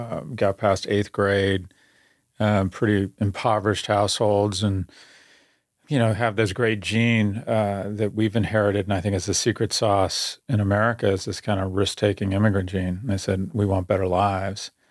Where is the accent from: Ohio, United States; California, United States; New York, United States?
California, United States; And when I grew up in California, the University of California, which is, you know, seminal in my life